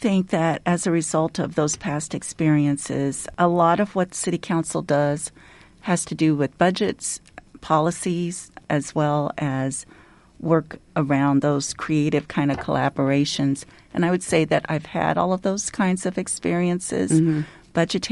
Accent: Des Moines, Iowa, United States; now in Ames, United States; I am not. I am originally from Des Moines. Mm-hmm. My dad was a postal worker. My mom was a teacher's aide. I grew up there, went out of state to college

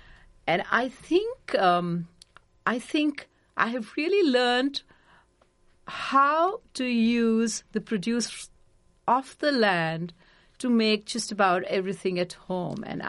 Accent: India; as an Indian person here

